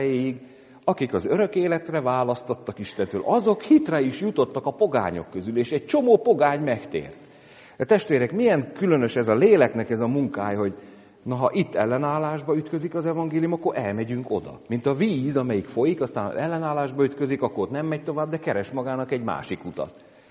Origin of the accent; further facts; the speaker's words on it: Hungary; csak mi magyarok vagyunk